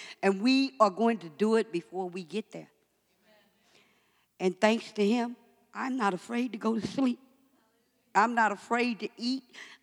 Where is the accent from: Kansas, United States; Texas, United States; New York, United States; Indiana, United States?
Texas, United States; Dallas; I'm from Dallas, Texas, the South Side, the ghetto.